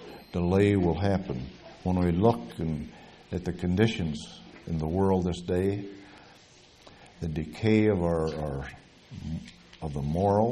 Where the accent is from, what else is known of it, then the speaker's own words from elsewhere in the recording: Michigan, United States; I come from the state of Michigan. That's my home state. And our western shoreline is almost 100% sand dunes.